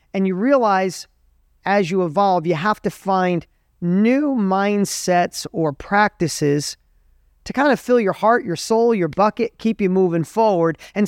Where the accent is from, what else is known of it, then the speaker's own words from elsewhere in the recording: New York, United States; Like, I grew up in New York. I grew up an hour out of the city.